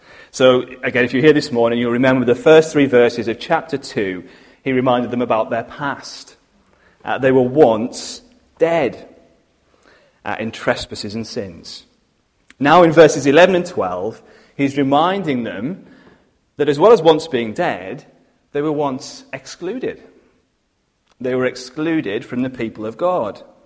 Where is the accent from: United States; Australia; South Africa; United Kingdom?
United Kingdom; North West England; I grew up in Allerdale, up on the west coast